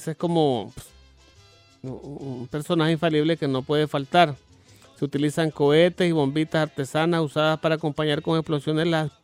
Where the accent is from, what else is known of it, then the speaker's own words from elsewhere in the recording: Nicaragua; en mi país, Nicaragua, donde soy originario